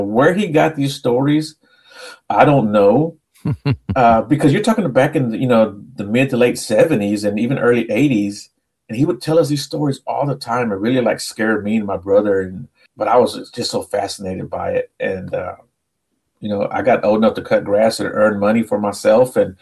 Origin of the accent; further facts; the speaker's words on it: Houston, Texas, United States; Yeah, I was born and raised here in Houston, and I lived outside of San Antonio for a little bit, but I moved back here to Houston.